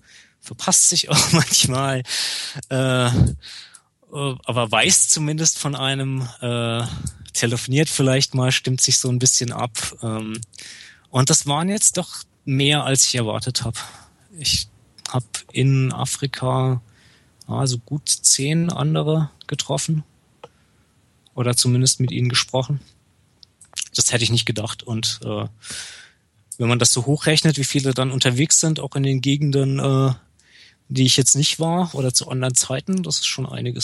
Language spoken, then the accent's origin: German; Germany; ich bin aus Deutschland oder aus Uganda hier mit dem Fahrrad hergefahren